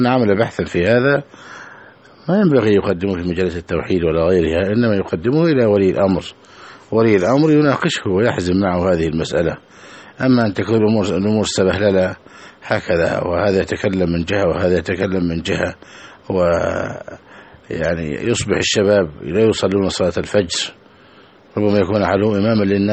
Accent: Egypt

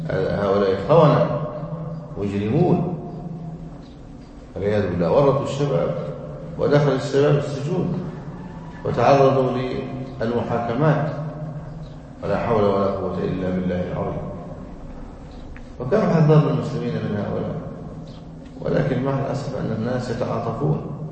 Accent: Egypt; هذا الذي كان يحاك من الداخل والخارج بلادنا مصر

